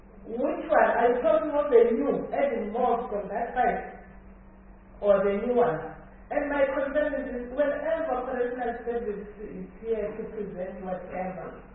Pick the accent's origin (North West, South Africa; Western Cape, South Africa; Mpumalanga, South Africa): Mpumalanga, South Africa; It's a real concern because I'm from Mpumalanga to start with.